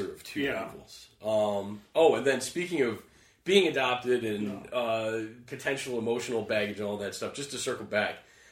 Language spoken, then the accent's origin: English; Ann Arbor, Michigan, United States; Okay, yeah, so I grew up in Ann Arbor, Michigan.